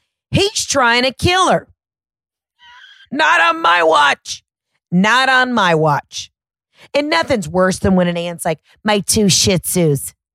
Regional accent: Georgia, United States; Florida knows. I'm from Georgia. We're in on the joke.

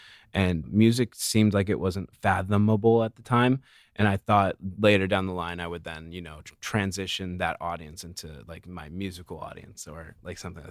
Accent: Carlsbad, California, United States; I'm from Carlsbad, which is like in San Diego.

